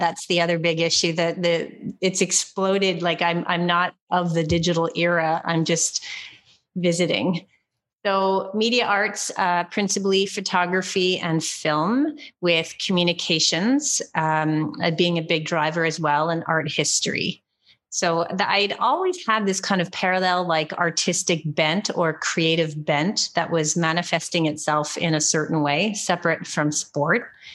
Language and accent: English; Montreal, Quebec, Canada; Born and raised in Montreal, as a matter of fact.